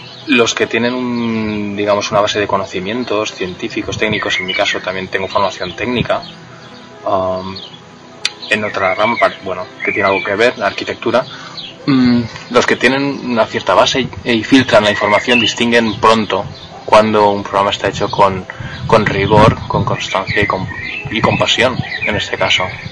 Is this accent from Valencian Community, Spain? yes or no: yes; Valencia, Valencian Community, Spain; born there; now in Ibiza, Spain; aunque yo nací en Valencia, no lejos de aquí.